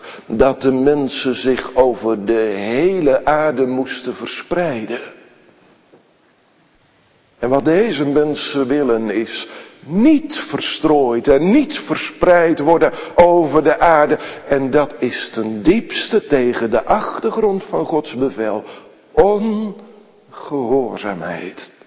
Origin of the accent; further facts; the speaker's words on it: Sliedrecht, South Holland, Netherlands; Ik herinner me dat ik als kleine jongen op de basisschool in Sliedrecht zat